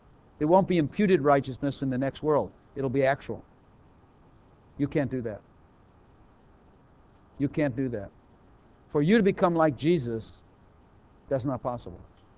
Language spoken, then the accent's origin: English; Chicago, Illinois, United States; I know because I'm from Chicago. That's the way we do it in Chicago.